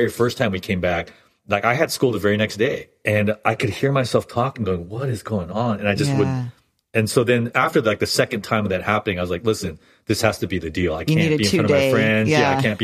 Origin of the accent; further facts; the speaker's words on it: Incheon, South Korea; if I go back to my hometown in Incheon, I won't recognize it and it'll, you know, drive me to tears or whatever, because it's so modern.